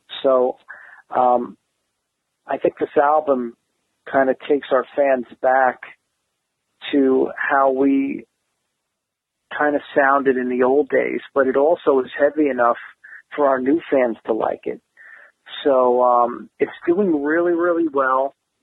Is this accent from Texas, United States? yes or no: no; New Jersey, United States; We're both from New Jersey